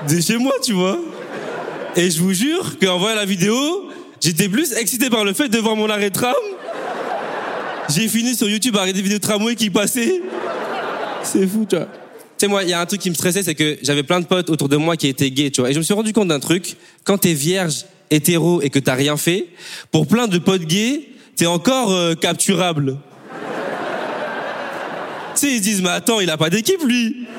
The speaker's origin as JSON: {"language": "French", "town": "Bordeaux", "region": "Nouvelle-Aquitaine", "country": "France", "said": "Eh, moi, je viens de Bordeaux. J'ai fait 10 heures de route."}